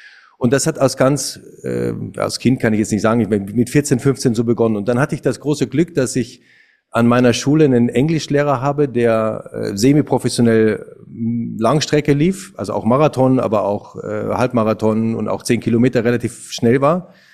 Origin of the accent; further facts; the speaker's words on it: Bavaria, Germany; Ich bin in Niederbayern auf dem Land groß geworden